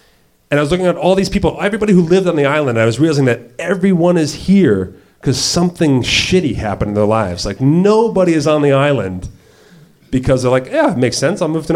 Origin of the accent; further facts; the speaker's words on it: New Jersey, United States; Now, I grew up on the Jersey Shore, so we have seasons and we have off seasons.